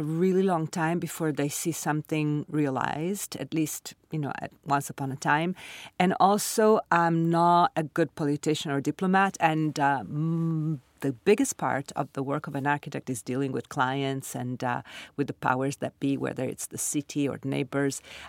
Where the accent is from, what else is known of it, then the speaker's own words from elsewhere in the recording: Milan, Lombardy, Italy; English is a second language; moved away as an adult; also born or lived in Sardinia; now in New York City, United States; I grew up in Milan, in Italy. I was born in Sardinia and I lived with my parents, you know, in different parts of Italy because of my father's job. But then Milan was their city and is my city. And I was here until 24 years ago when I came to New York City.